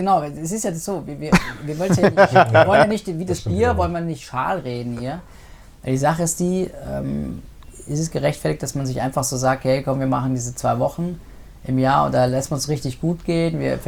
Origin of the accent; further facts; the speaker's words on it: Munich, Bavaria, Germany; ich denke mir als Münchner